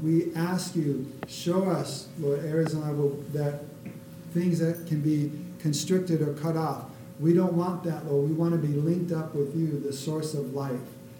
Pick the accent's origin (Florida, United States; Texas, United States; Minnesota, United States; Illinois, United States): Minnesota, United States; I grew up in Minnesota.